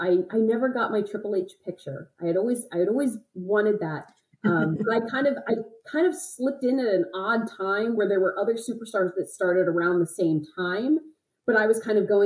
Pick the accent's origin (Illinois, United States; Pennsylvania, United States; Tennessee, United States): Pennsylvania, United States; Philadelphia; also born or lived in New England / Los Angeles; I lived in New England for college. I lived in LA. Born and raised in Philadelphia. So I've been on both coasts.